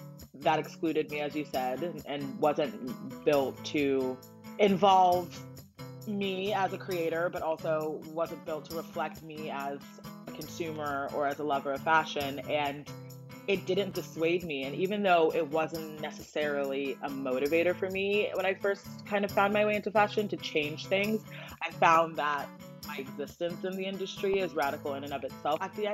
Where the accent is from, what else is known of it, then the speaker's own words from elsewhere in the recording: Los Angeles, California, United States; now in New York, United States; I'm from California, LA girl. I've never in my 11 years of New York gone used to winter, so I'm always trying to bring the summer in somehow.